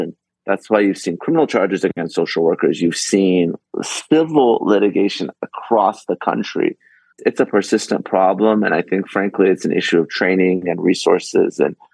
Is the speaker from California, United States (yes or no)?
yes; California, United States; here in my home state of California, they've done documentaries on this